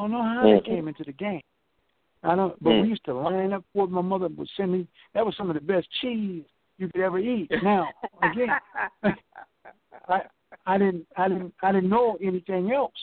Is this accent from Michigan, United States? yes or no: yes; Detroit, Michigan, United States; I was born and raised in Detroit, and so I went in Hamtramck, and again, I whoop on some white boys.